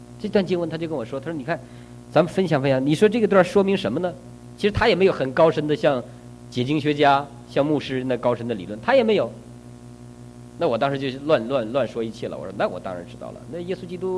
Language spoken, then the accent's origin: Chinese; China; 我说你怎么知道我是中国人，你就直接用中文跟我讲话。